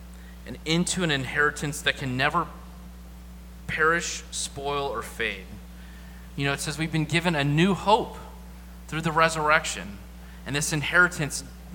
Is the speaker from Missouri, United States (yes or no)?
yes; Missouri, United States; So when we say we're from Missouri, the Show Me State, that means that we're skeptical, right?